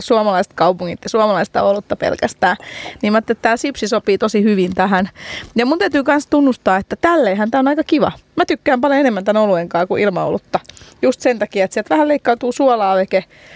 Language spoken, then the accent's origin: Finnish; Helsinki, Uusimaa, Finland; minä, joka olen Helsingistä